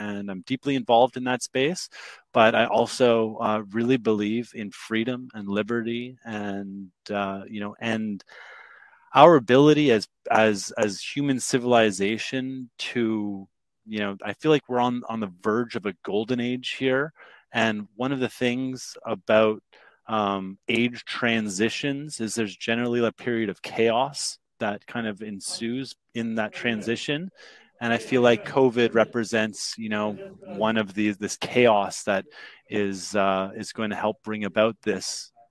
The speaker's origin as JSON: {"language": "English", "town": "Ottawa", "region": "Ontario", "country": "Canada", "tie": "born or raised there", "said": "You know, I grew up in Ottawa, loving that space and place."}